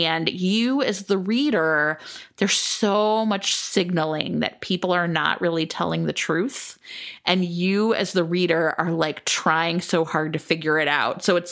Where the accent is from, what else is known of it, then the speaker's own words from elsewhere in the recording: United States; I'm definitely not in any way going to like say it right because I'm so American.